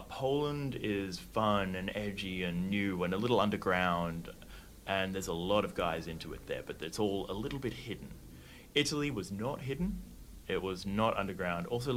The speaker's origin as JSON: {"language": "English", "country": "Australia", "said": "I'm just from Australia, and I'm doing some good stuff for us too"}